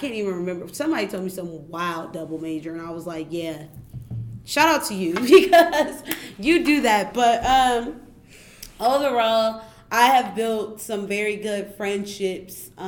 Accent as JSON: {"language": "English", "town": "Richmond", "region": "California", "country": "United States", "said": "I'm a junior here studying political science, and I'm from Richmond, California."}